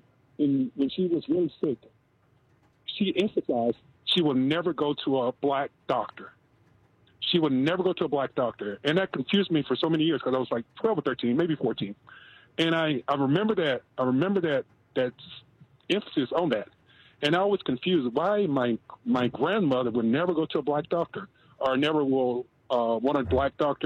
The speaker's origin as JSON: {"language": "English", "region": "Alabama", "country": "United States", "said": "My girlfriend is Native American, and I'm actually black from Alabama originally."}